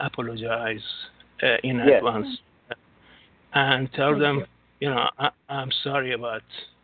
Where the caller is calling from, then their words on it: Singapore; from Singapore right now.